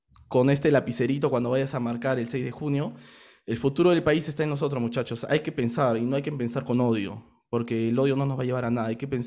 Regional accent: Peru; con incentivar todo ese canibalismo entre nosotros mismos como peruanos

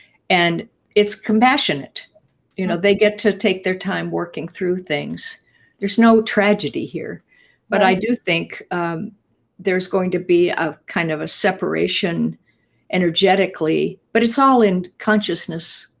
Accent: Midwest, United States; but I grew up in the Midwest, you know, with farmers and among other kind of people

